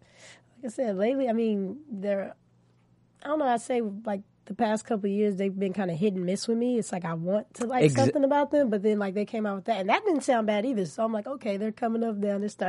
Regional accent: California, United States; I'm from Cali.

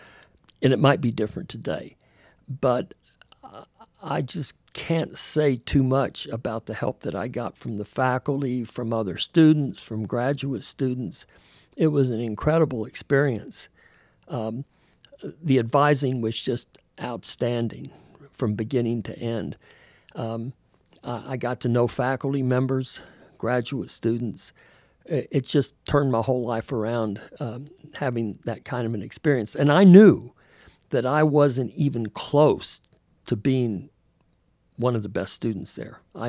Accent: Florida, United States; the only reason I got into college was because I was from Florida.

